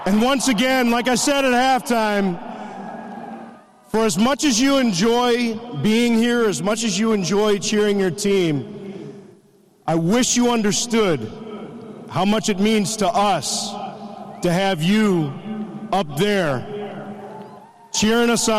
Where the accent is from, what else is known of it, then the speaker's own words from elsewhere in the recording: Ohio, United States; You know, I'm a Midwest guy, I'm from Ohio.